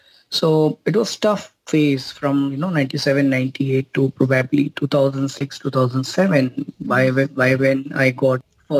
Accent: Madhya Pradesh, India; in 97, 98, I was in my 7th, 8th grade, and we were doing very big in our business at my hometown in Madhya Pradesh.

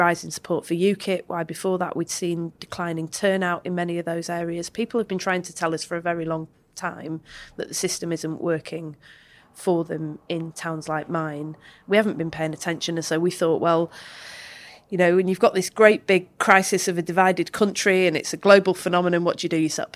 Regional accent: Manchester, North West England, United Kingdom; born there; I was born in Manchester in 1979

